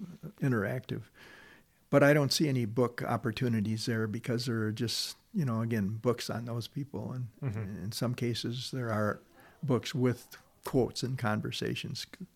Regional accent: Detroit, Michigan, United States; And of course, it's growing up in Detroit with the museum and Greenfield Village, you just can't help but be interested in automotive history.

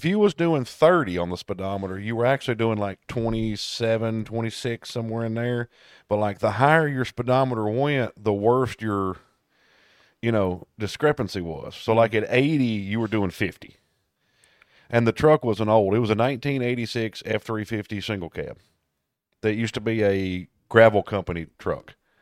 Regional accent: Tennessee, United States; And I'm from Tennessee.

